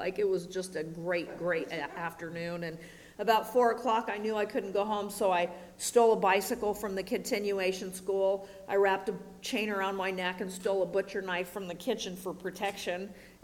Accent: Manhattan Beach, California, United States; And I was raised in Manhattan Beach. It's a little upper middle class beach community that way, a little way.

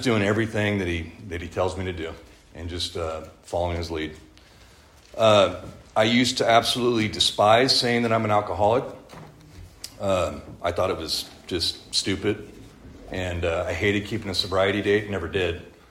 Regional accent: Santa Maria, California, United States; I was born and raised here in Santa Maria. I had great parents.

